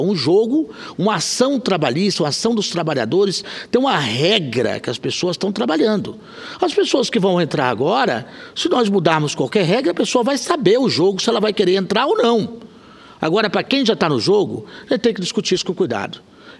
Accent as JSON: {"language": "Portuguese", "country": "Brazil"}